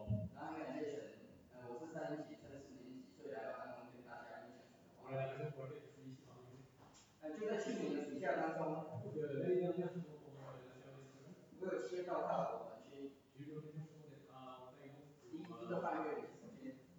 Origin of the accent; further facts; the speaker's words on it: Taiwan; 我来自台湾。目前就读台湾宣道神学院。